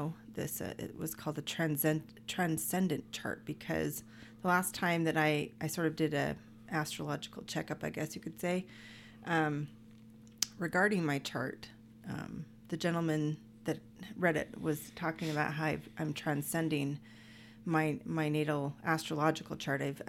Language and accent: English; Provo, Utah, United States; I thrive in areas like that because, you know, I grew up in Provo, Utah.